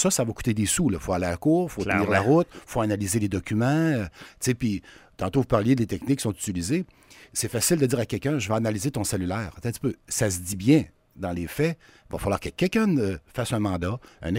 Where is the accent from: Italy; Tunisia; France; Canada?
Canada; Quebec; Je viens de la Beauce, moi, là.